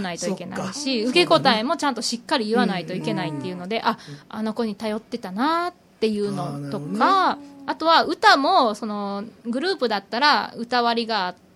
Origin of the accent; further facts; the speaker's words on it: Osaka, Japan; now in Tokyo, Japan; 東京に出てきてからなんか関西人やから面白いとか、うん、勝手にそういうレッテルを貼られたり、うん、で大阪のどこがどうなんとかすごい大阪のことを逆に離れてから知りましたね